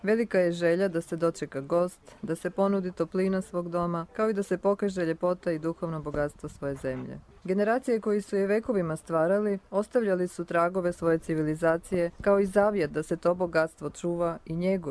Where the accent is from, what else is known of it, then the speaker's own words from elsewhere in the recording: Kumanovo, Northeastern, North Macedonia; Ja sam rodom iz Kumanova. To je prvi grad kad se uđe u Makedoniju.